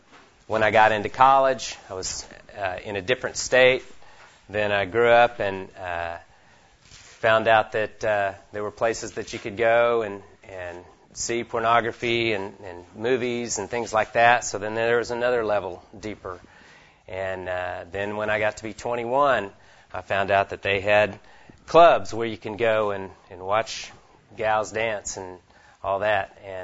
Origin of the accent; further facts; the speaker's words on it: Oklahoma City, Oklahoma, United States; I'm a businessman from Oklahoma City.